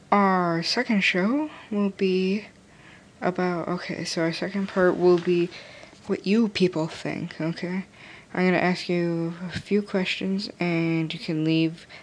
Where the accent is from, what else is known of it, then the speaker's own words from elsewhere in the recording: Wisconsin, United States; now in Illinois, United States; I'm from Wisconsin. Well, I live in Illinois, but I was from Wisconsin.